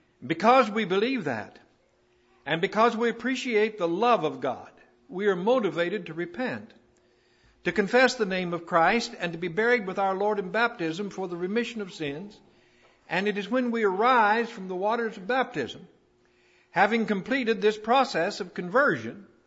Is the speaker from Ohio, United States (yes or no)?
yes; Columbus, Ohio, United States; I'm from Columbus, Ohio, glad to have the grandchildren and Candy and Ken.